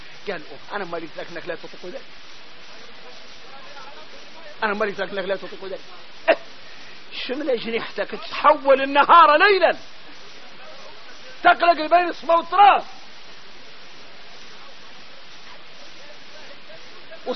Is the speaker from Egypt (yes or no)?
no; Mauritania; واحنا موريتاني عندنا عقلية خويسة،